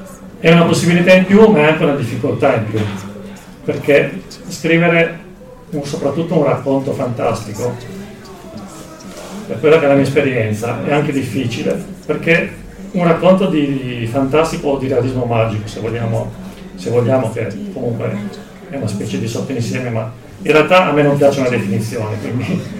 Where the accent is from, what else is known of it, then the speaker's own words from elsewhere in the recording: Cuneo, Piedmont, Italy; Io sono piemontese, sono nato a Cuneo